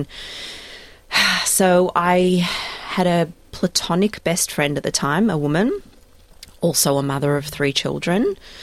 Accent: Melbourne, Victoria, Australia; I grew up in Melbourne, had a really stock standard, happy childhood, went to a Jewish day school, a pretty religious one at that. Absolutely loved it. Grew up with two sisters. My parents moved to Australia in 1976

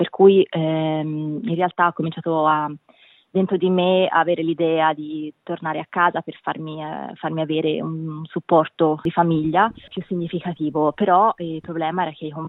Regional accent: Florence, Tuscany, Italy; Io sono di Firenze, proprio di Firenze

